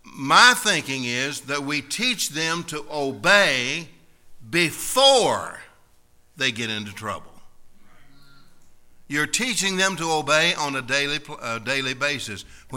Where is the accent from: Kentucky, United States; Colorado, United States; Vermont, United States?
Kentucky, United States; Now, that's the way I grew up down in Kentucky. My daddy never did tell us twice to do anything.